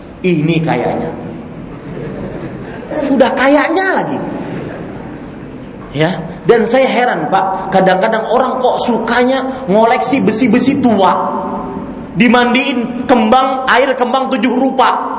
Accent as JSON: {"language": "Indonesian", "town": "Banjarmasin", "region": "South Kalimantan", "country": "Indonesia", "tie": "born or raised there", "said": "pernah di kampung saya di Banjarmasin kejadian."}